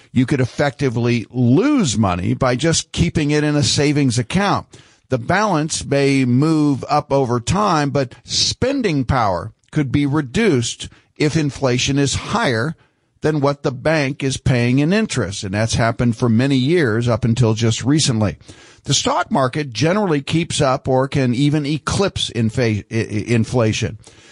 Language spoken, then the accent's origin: English; Sacramento, California, United States; Well, we also had Captain Sacto. I grew up in Sacramento